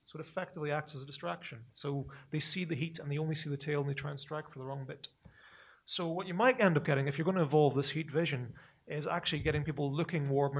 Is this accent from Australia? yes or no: no; Northern Ireland, United Kingdom; I'm a person from Northern Ireland. You can tell by the accent, right?